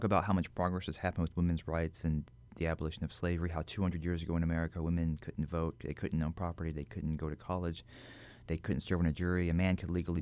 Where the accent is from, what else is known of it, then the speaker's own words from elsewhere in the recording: Alabama, United States; So my father, he was half white and half black, and my mother's Korean. I grew up in Alabama, and my father was born in 1925.